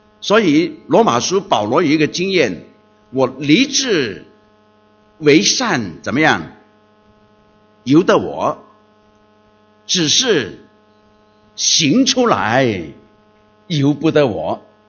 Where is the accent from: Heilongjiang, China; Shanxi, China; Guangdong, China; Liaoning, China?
Guangdong, China; 这是我们广东人的教孩子的办法了，